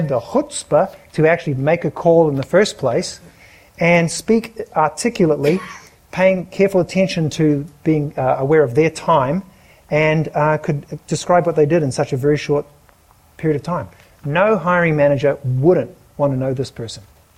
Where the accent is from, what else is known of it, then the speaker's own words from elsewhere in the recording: New Zealand; moved away as an adult; now in Dallas, United States; Dallas is a wonderful city. I came from New Zealand and people there are pretty helpful. But when I came here at the age of 25